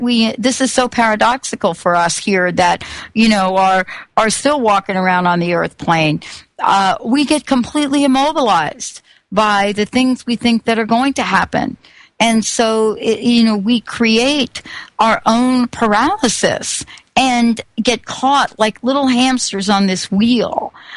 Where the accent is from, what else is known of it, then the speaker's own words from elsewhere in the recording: New York City, New York, United States; I grew up in New York City. I would never walk down a dark alley.